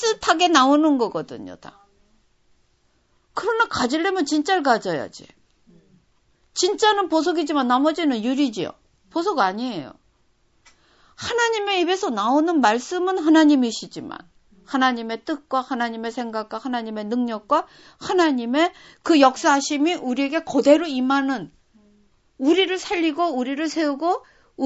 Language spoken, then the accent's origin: Korean; South Korea; moved away as an adult; also born or lived in Japan; now in United States; 저는 한국에서 태어나 자라다가 일본으로 시집 가서 일본에서 낯선 언어와 낯선 문화 속에서 낯선 음식 속에서 사느라고 문화 충격을 겪었고 또 거기서 이제 한 15, 16년 있다가 미국으로 와가지고